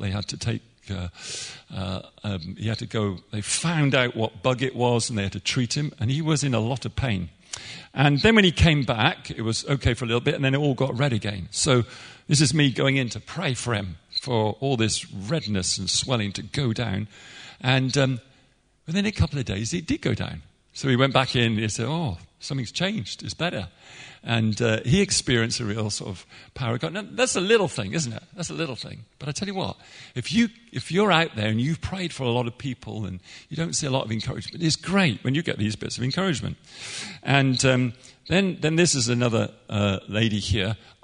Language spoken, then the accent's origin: English; Bristol, South West England, United Kingdom; it took me back to my days where I grew up in Bristol.